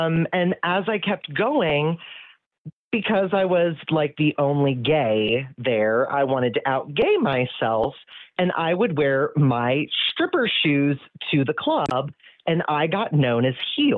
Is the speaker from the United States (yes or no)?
yes; United States; And where I grew up was right on the Maryland-West Virginia border.